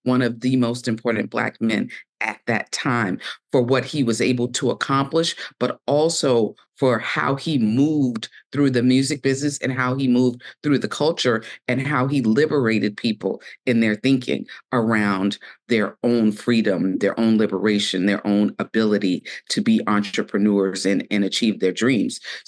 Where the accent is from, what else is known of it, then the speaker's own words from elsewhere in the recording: Savannah, Georgia, United States; First, I am born and raised in Savannah, Georgia.